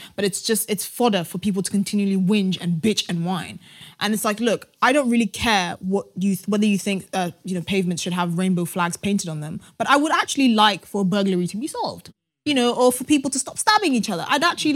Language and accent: English; Ghana; I grew up in Ghana. I've had a front row seat to these sort of intersexual dynamics since I was born.